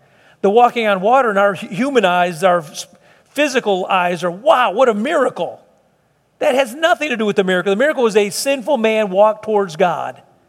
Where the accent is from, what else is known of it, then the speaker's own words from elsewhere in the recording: Chicago, Illinois, United States; I'm from Southside Chicago originally.